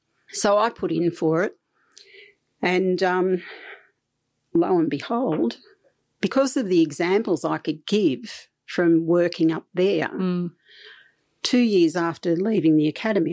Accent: New South Wales, Australia; I came from New South Wales.

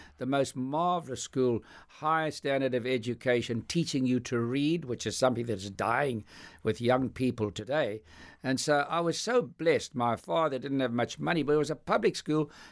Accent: South Africa; growing up in South Africa was a great privilege. South Africa is the most magnificent country

